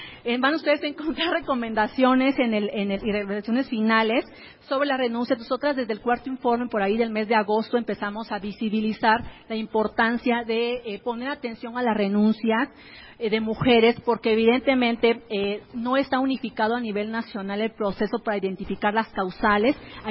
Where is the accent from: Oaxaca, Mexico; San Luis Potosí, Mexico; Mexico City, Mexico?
Oaxaca, Mexico; yo soy de Oaxaca, primer lugar por brecha